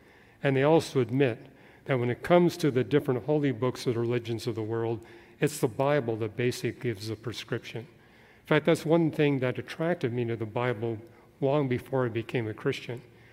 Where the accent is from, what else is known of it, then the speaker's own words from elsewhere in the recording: Canada; when I go back to my home country of Canada